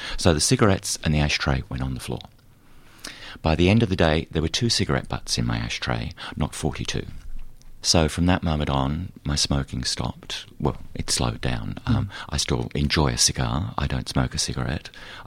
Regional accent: England, United Kingdom; now in United States; In my life, I've had one partner that I came out from England with, my first lover.

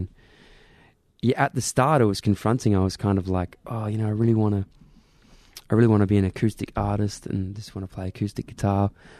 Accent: Australia; I'm from Australia and we have such an amazing culture.

